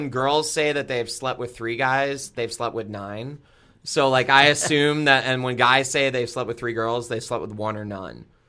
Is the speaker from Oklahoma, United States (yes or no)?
no; New York, United States; Same with it's growing up on Long Island and just liking shitty music.